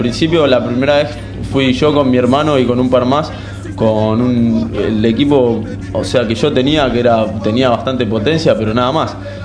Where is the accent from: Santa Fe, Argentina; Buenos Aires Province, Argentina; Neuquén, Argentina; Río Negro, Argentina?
Neuquén, Argentina; San Martín de los Andes; Somos una familia de San Martín de los Andes, un pueblo en Neuquén, Patagonia.